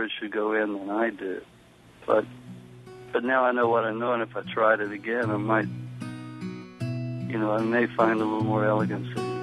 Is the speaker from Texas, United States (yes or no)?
yes; Houston, Texas, United States; You know, because I'm East Houston. I was raised in the Pentecostal pit in East Houston.